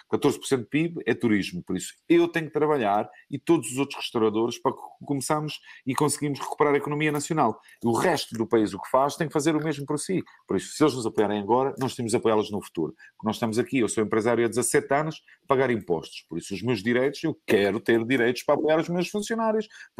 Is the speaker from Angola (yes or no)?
no; Portugal; nós somos portugueses